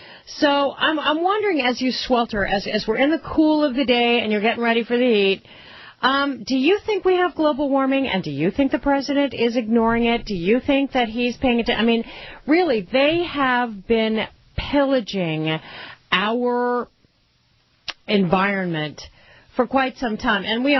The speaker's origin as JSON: {"language": "English", "region": "the West", "country": "United States", "tie": "born or raised there", "said": "I'm a Westerner. I grew up in the West."}